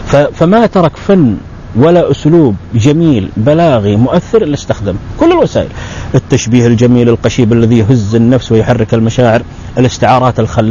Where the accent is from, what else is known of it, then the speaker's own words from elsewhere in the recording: Mecca, Makkah Province, Saudi Arabia; now in Jeddah, Saudi Arabia; ما دمت انا يعني من مكة عموما وان كنا في جدة الآن نعم. تعرف نحن مكة وجدة شيء واحد